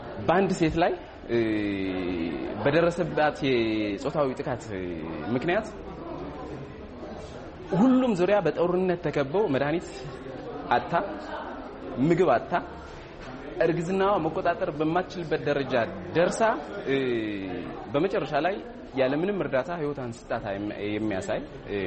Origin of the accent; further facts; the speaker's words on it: Tigray, Ethiopia; እኔ ከትግራይ ክልል ነው የመጣሁት